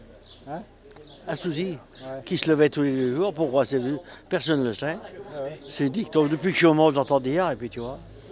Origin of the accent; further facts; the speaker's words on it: Auvergne-Rhône-Alpes, France; Je suis un dément du Lyonnais, voilà. D'accord. Un autochtone. Voilà. Non, je suis d'origine de Montretier, juste à côté.